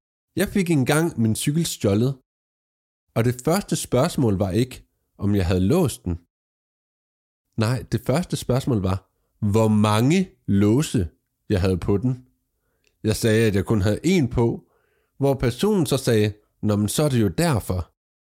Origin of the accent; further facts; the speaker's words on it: Jutland, Denmark; Eller måske har du et modsvar til mig som jyde